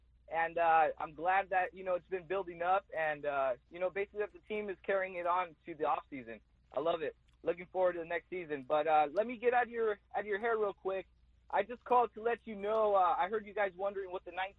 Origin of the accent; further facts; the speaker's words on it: California, United States; You know, growing up in the South Bay, you know how people are always throwing up 619 and this and that.